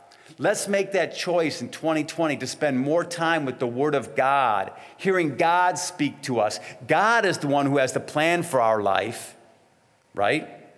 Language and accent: English; Detroit, Michigan, United States; I grew up in Detroit, Michigan. We went to confession every week.